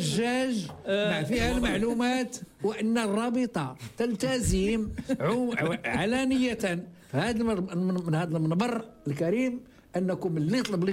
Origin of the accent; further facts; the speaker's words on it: Morocco; البعثات بثلاثة اللي عندنا في المغرب